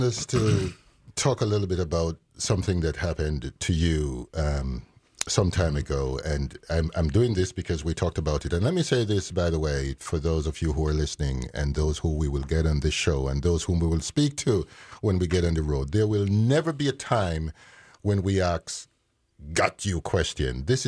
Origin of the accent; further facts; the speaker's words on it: Jamaica; also born or lived in London, United Kingdom; even though I was born in the UK, London, UK, I grew up in Jamaica.